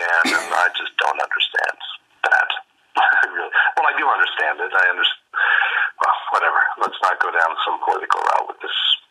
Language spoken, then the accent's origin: English; Newfoundland and Labrador, Canada; I grew up in Labrador, and I spent my summers on the west coast of Newfoundland around Stephenville in the Port of Port Peninsula.